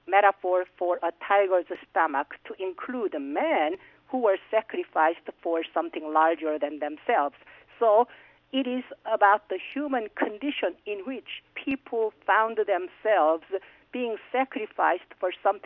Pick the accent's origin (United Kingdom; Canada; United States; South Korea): South Korea; moved away; when I was growing up in South Korea, I did have an American dream because I thought in America, women have a bit more freedom than they do in South Korea.